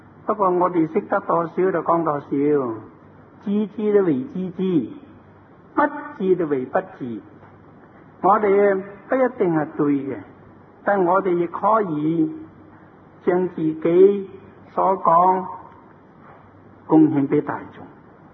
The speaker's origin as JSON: {"language": "Cantonese", "region": "Guangdong", "country": "China", "said": "他是湖南话，我是广东人，广东人唔懂湖南话。"}